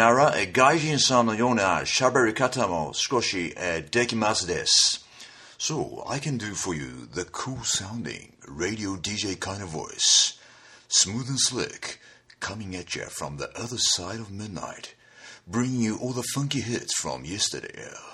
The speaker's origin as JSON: {"language": "English", "region": "Hokkaido", "country": "Japan", "tie": "born or raised there", "also_born_or_lived": "New Zealand", "said": "I am a New Zealander brought up in Japan."}